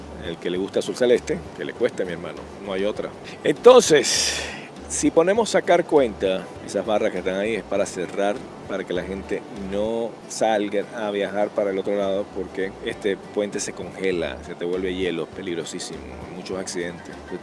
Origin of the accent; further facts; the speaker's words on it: Venezuela; Mire, en mi país, en Venezuela